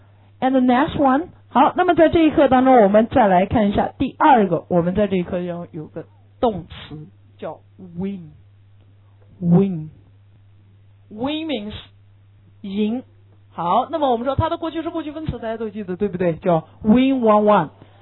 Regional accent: China; 汉语当中一张口说出来我们中国人不会理解错

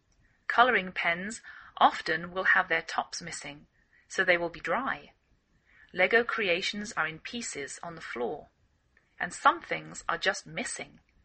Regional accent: England, United Kingdom; now in United States

